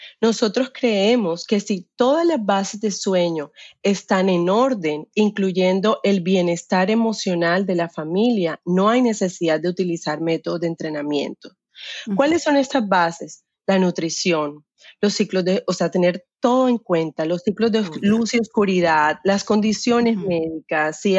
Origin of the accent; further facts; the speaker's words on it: Colombia; moved away; Ahora estoy tratando de llegar a Colombia, yo soy colombiana